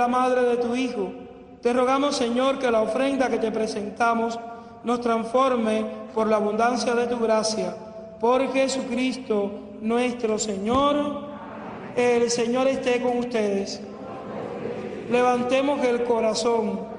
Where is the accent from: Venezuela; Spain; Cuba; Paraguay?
Cuba; por mi pueblo, por mi patria Cuba